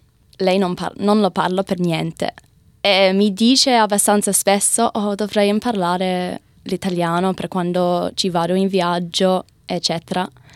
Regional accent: Australia; Italian is a second language; Io dico, no, sono australiana tutto, tipo 100%, tutti e due i genitori sono australiani, però mi sento italiana nell'anima

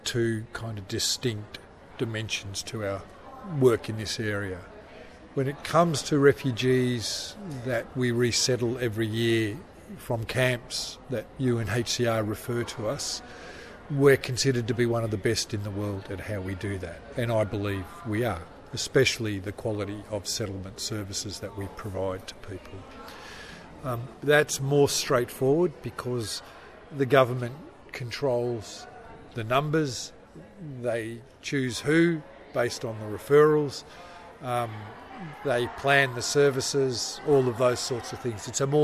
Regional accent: Melbourne, Victoria, Australia; I'm a boy from Melbourne. My parents were Greek Cypriots and they migrated to Australia many years ago.

